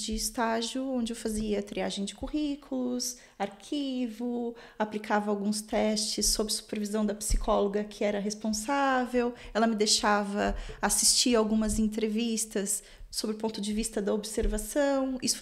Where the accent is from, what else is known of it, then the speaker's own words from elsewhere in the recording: São Bernardo do Campo, São Paulo, Brazil; born there; moved away; Eu nasci em São Paulo, né? Em São Bernardo do Campo, no ABC Paulista.